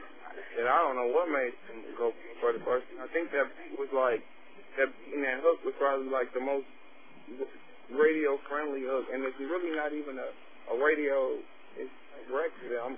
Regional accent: Chicago, Illinois, United States; I'm from the 9, I'm from Lime City, I'm from 79th and St. Lawrence. I grew up on 7831 South Langley. My whole life, dog, since I was like 17 years old.

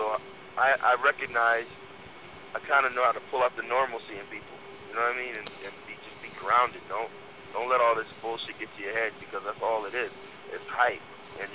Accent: Beverly Hills, California, United States; I grew up in Beverly Hills, and I guess I had more than a lot of kids growing up

